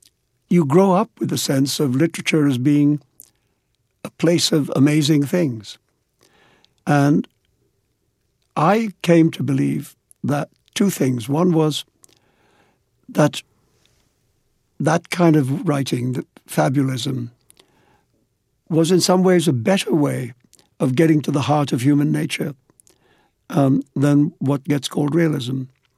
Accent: India; growing up in India

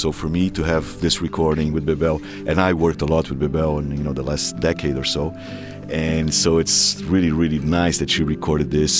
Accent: São Paulo, Brazil; Me, as a São Paulo kid growing up in Brazil

